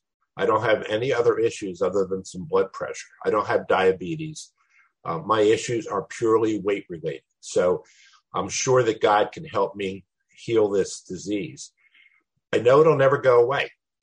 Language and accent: English; Florida, United States; I'm from Florida, and I'm really happy to be part of the group.